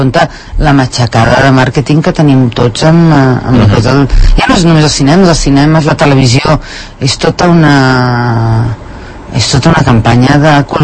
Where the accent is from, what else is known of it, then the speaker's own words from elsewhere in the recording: Catalonia, Spain; el que em fa catalana és la meva llengua, la meva cultura, la meva manera de viure, que sí que és diferent de la del costat